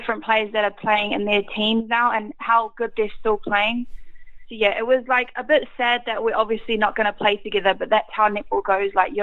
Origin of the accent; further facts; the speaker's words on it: New Zealand; now in London, United Kingdom; when I came from New Zealand to London